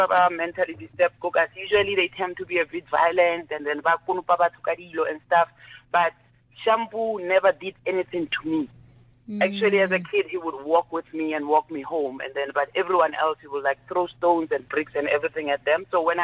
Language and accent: English; Ga-Rankuwa, Gauteng, South Africa; Yeah, Garankuwa. I was born there, and everything that I've learned until after high school was in Garankuwa.